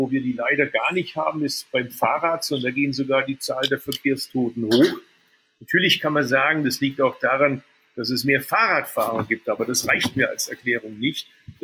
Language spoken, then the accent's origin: German; Baden-Württemberg, Germany; Da meine Geburtsstadt mitten im Tal ist, hat es mir auch geholfen, fit zu bleiben. Denn wenn man auf die Schwäbische Alb hoch wollte, dann musste man in die Pedale treten.